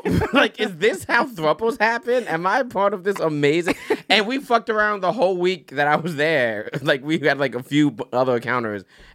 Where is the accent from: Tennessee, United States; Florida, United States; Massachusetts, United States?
Florida, United States; I grew up in Florida. I was in the closet long enough.